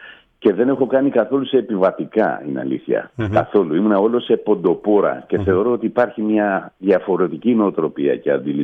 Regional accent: Peloponnese, Greece; born there; now in Athens, Greece; πλέον κατεβαίνω πολύ συχνά στη γενέτειρά μου, στη Μάνη κάτω στη Λακωνία, σε ένα μικρό χωριουδάκι που έχω σπίτι

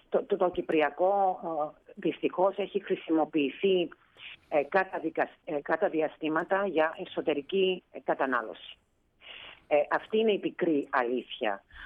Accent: Cyprus; Είμαι μια Ελληνίδα η οποία βρίσκεται στην Κύπρο, η οποία έχει ζήσει το 1974

